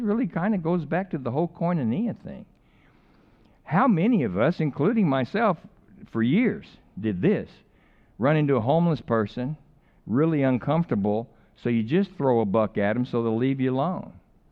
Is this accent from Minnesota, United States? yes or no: no; Albuquerque, New Mexico, United States; Well, I'm from Albuquerque.